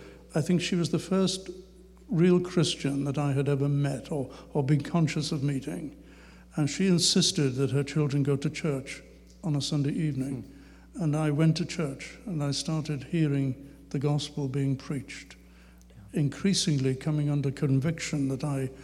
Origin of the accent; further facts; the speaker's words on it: Liverpool, North West England, United Kingdom; I said, I come from Liverpool, and I said, we have a comedian in Liverpool